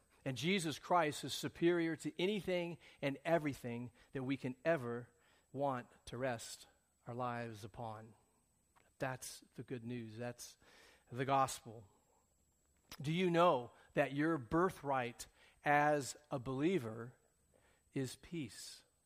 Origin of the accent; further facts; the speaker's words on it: Orange County, California, United States; I mean, we're from Orange County, and this is like Disneyland East or something.